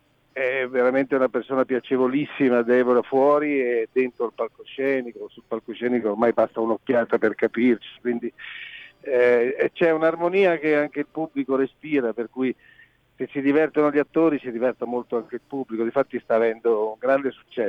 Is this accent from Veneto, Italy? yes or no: no; Livorno, Tuscany, Italy; born there; Io poi sono nato anche in Toscana, sono nato a Livorno